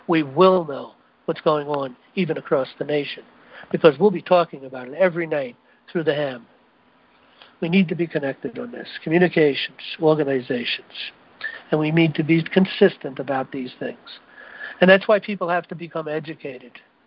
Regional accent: New York City, New York, United States; I come from New York. That's my hometown, New York City.

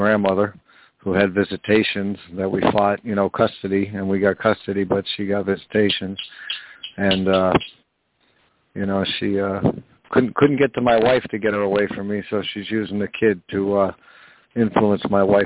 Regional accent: Wilkes-Barre, Pennsylvania, United States; I was born and raised in Wilkes-Barre, you know.

